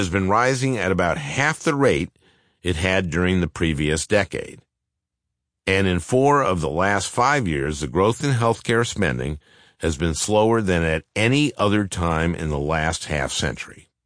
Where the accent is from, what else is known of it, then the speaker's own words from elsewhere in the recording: Minnesota, United States; His piece compared Medicare spending in McAllen, Texas, with Medicare spending at the Mayo Clinic in my home state.